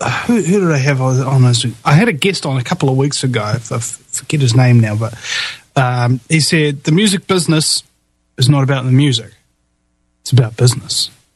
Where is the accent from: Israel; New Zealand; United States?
New Zealand